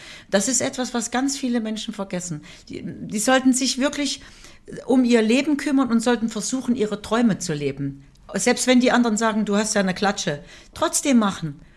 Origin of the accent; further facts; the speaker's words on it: Weimar, Thuringia, Germany; von da an war ich natürlich immer bei meiner Familie und in meiner Heimatstadt Weimar